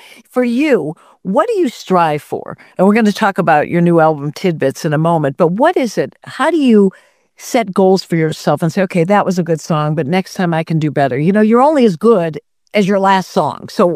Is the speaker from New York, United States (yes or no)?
no; Detroit, Michigan, United States; And I'm from Motown, by the way.